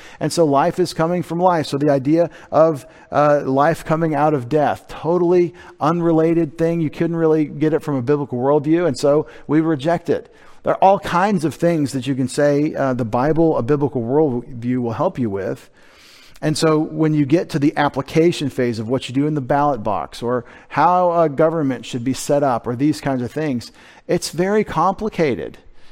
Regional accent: United States; And I'm an American, believe me.

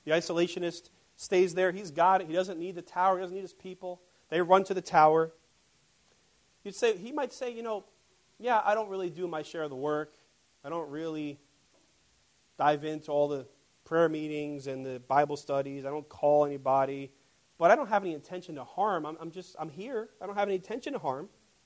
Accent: Bayonne, New Jersey, United States; growing up in Bayonne, I didn't see that too often, but a few houses down from me when I was living on Broadway

